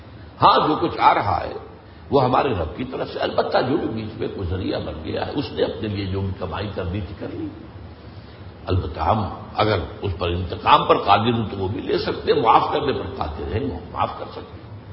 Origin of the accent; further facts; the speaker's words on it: India; born there; میں اگر ہندوستان میں پیدا ہوا تو میرا چوائس تو نہیں تھا،